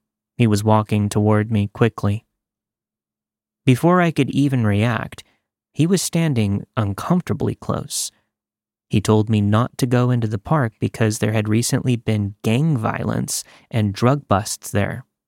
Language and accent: English; Pennsylvania, United States; now in Jacksonville, United States; When I moved from my home state of Pennsylvania to Jacksonville, Florida for school.